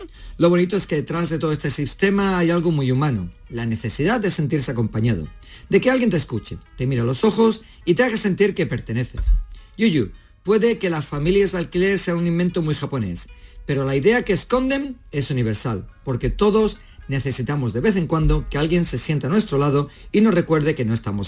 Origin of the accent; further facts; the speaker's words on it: Andalusia, Spain; andaluz y padre recientemente, me pongo a imaginar cómo sería esto en España